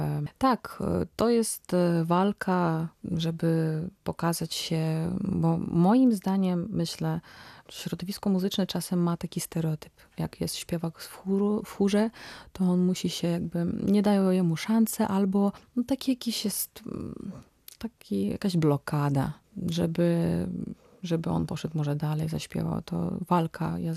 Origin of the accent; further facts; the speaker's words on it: Vysoki Bairaky, Kirovohrad Oblast, Ukraine; Pochodzę z takiej malutkiej wsi Wysoki Bajraki. To jest centralna Ukraina